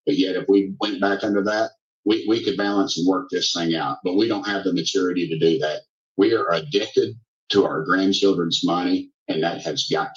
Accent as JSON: {"language": "English", "region": "Tennessee", "country": "United States", "said": "I come from Tennessee."}